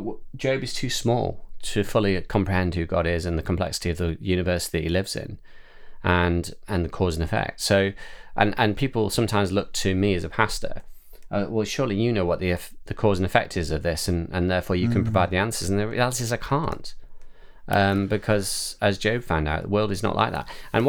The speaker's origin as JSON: {"language": "English", "country": "United Kingdom", "said": "as you and I sit here, we're British people, as you said, children of the Enlightenment"}